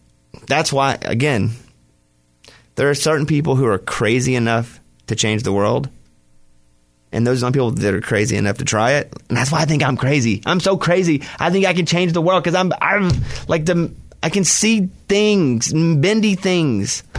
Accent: Mount Pine, Arkansas, United States; And you know what? Where I grew up in Mount Pine, Arkansas, we had guns. Nobody ever got shot, but we all had it.

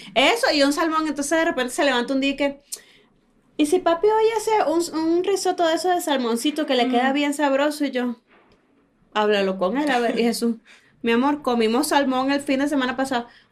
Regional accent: Mexico; yo de verdad soy, o sea, mexicana de pura cepa, de la más profunda, de lo más profundo de la tierra, de la penca del maguey. O sea, para un pan de muerto yo nací, crecí y viviré aquí el resto de mi vida.

